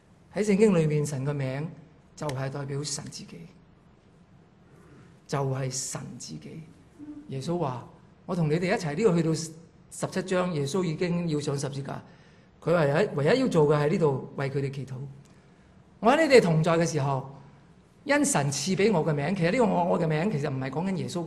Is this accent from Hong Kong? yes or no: yes; Hong Kong; 我们香港人经常都是这样说的。